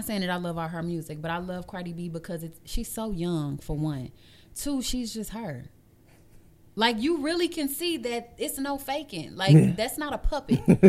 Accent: St. Louis, Missouri, United States; born there; also born or lived in Texas; I was born in St. Louis, and I moved to Texas when I was in the fifth grade, and I moved back.

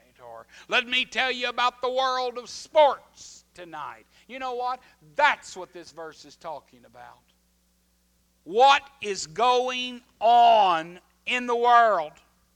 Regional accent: Oklahoma, United States; being born and raised in Oklahoma, where I'm a landlubber, we don't have no oceans.

